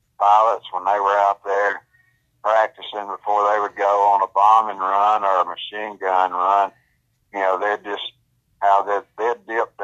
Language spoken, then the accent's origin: English; Ashland, United States; And she was from Springville, and I was from Ashland.